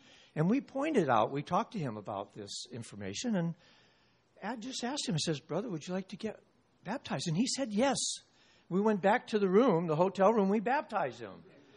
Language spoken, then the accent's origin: English; Midwest, United States; because I grew up in the Midwest and nobody had gates. Nobody had walls.